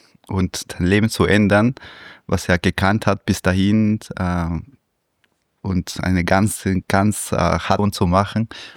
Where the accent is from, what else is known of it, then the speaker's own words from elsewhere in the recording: Lima, Peru; German is a second language; ich bin ja in Peru aufgewachsen, in Lima.